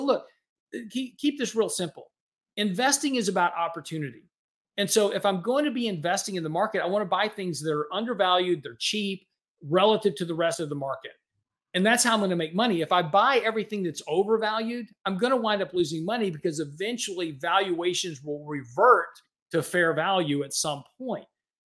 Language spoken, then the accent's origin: English; Houston, Texas, United States; I'm from Houston, so Texans aren't playing.